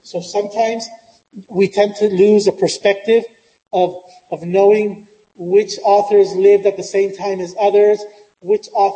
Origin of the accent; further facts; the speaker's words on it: San Francisco, California, United States; I mean, I'm from San Francisco. For me, it's always an earthquake drill.